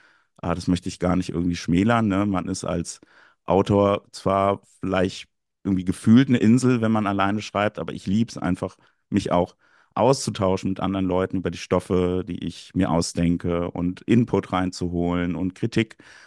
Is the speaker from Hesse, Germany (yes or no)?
yes; Gelnhausen, Hesse, Germany; Der Ort Buxstein an der Krippe ist schon sehr an den Ort, wo ich aufgewachsen bin und mittlerweile auch wieder wohne, Gelnhausen